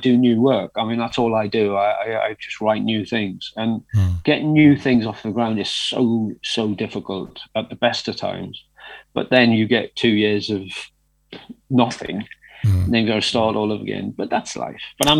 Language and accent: English; North East England, United Kingdom; And I am from the Northeast, and I've got a musical they're trying out up there in Newcastle.